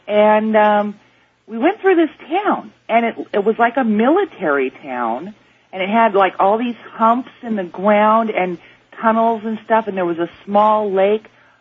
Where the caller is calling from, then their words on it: San Diego, California, United States; I'm from San Diego.